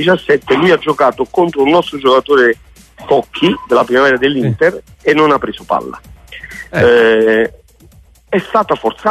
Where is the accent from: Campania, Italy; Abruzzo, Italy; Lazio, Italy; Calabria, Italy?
Campania, Italy; Naples; Io poi da napoletano